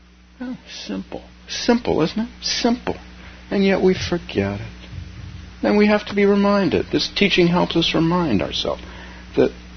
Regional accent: California, United States; I grew up in California, as you guys know, some of you know.

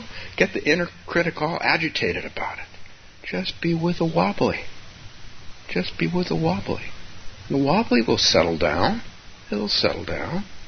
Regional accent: California, United States; moved away as an adult; So I came here from California when I was a young man. My wife and I both came here.

